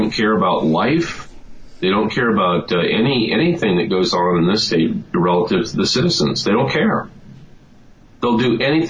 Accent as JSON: {"language": "English", "region": "California", "country": "United States", "said": "I'm speaking as a Californian"}